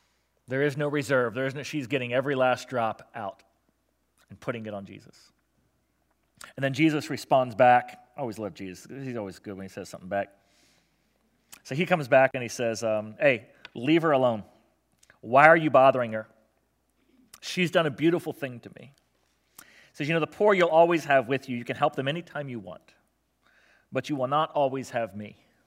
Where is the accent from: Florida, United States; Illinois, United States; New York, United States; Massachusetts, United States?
Florida, United States; When many years ago I felt called to plant a church in my hometown, I went back to South Florida, which is where I grew up